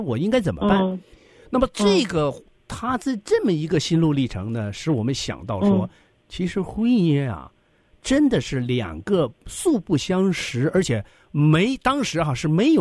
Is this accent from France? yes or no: no; Northeast China, China; 特别是你知道我们东北人啊